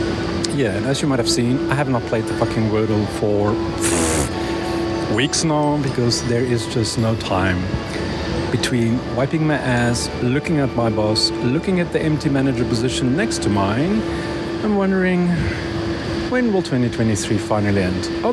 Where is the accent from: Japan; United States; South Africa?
South Africa; first language Afrikaans; English is a second language; So I'm just hearing how you are crucifixing my mother language again.